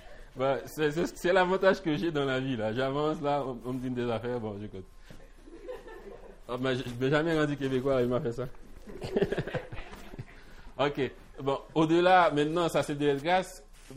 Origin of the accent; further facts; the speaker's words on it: Haiti; j'ai dit, en tant que Haïtien, je peux parler.